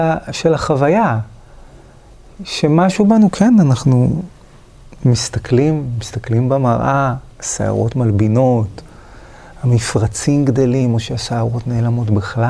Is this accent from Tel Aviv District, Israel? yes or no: yes; Holon, Tel Aviv District, Israel; also born or lived in Kfar Saba; נולדתי בכפר סבא לפני 55-56 שנה, למדתי ככה, גדלתי בחולון